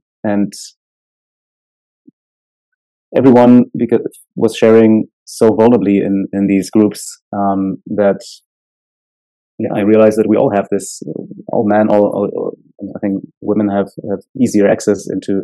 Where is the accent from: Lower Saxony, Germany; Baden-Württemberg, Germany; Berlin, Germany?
Berlin, Germany; I grew up in Germany, in Berlin. Mm. But my parents immigrated here from Poland about 40 years ago.